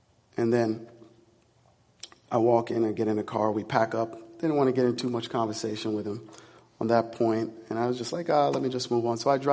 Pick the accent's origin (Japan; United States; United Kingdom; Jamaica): Jamaica; He said, great, you're Jamaican? I said, yeah, I was born in Jamaica.